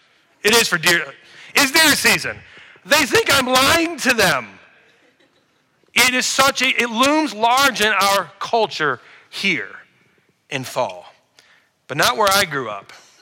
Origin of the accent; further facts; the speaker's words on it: Cleveland, Ohio, United States; Growing up in Cleveland, I had some friends down the street whose parents were from Italy